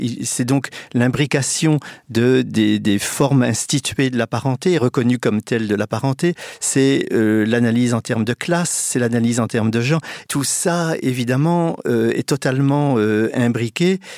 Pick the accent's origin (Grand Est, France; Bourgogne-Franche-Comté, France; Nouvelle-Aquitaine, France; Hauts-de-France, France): Grand Est, France; Reims; born there; où je suis né, à Reims, dans les années 50